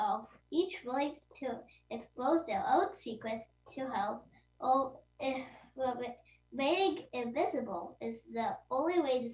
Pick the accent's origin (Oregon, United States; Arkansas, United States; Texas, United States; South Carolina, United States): Oregon, United States; Portland; I am from Portland, Oregon